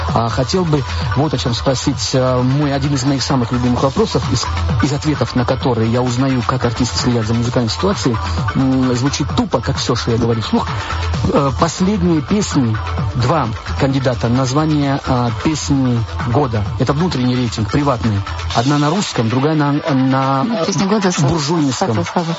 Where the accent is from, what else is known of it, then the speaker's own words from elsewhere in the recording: Kutaisi, Imereti, Georgia; Я из Кутаиси, да.